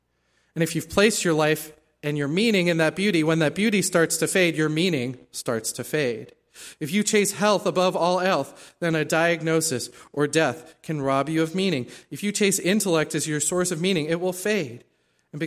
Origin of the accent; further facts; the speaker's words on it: South Africa; I thought of myself as a South African, but now I had people didn't know where South Africa was. I would say, I'm from South Africa